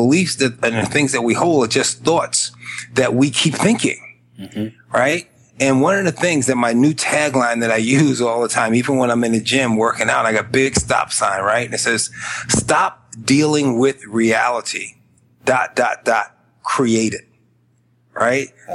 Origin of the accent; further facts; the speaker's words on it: Bronx, New York, United States; But I was born and raised in the Bronx, and I'm talking about the real South Bronx, right?